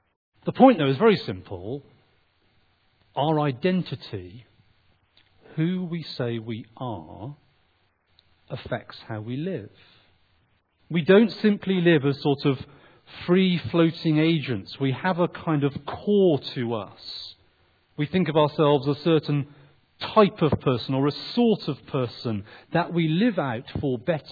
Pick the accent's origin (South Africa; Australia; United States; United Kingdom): United Kingdom; England; I'm half English, half Welsh. So life has been complicated. But I've always lived in England, so I consider myself English.